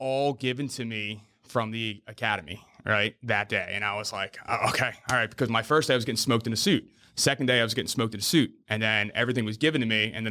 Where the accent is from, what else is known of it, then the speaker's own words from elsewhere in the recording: Manahawkin, New Jersey, United States; I am 31 years old. I'm from Manahawkin, New Jersey.